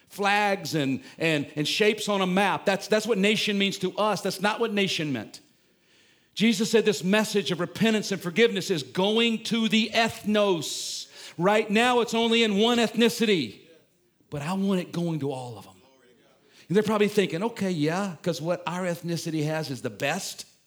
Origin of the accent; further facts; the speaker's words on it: Jackson, Mississippi, United States; Growing up in Jackson, Mississippi, going to private schools, if I had not intentionally stepped out of the bubble I grew up in, that would be my world as well.